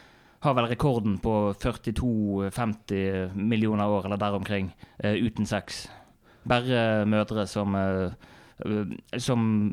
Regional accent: Osterøy, Vestland, Norway; Men jeg kommer jo opprinnelig fra Osterøy, da.

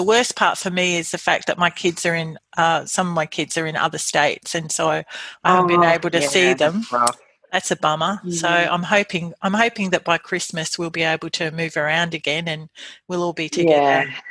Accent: Adelaide, South Australia, Australia; because I'm originally from Adelaide in South Australia.

